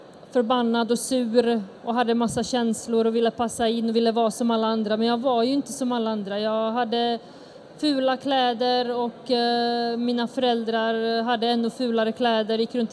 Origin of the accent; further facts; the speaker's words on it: Sweden; Idag så känner jag att jag är svensk med bosniska rötter. Det är ju det här som är mitt land